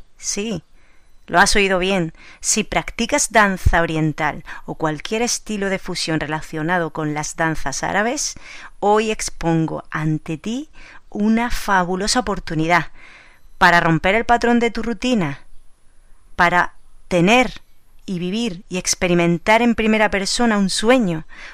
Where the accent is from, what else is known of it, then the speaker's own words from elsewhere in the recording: Almería, Andalusia, Spain; Almarilla Fest nació en 2017 en Almería, en mi ciudad natal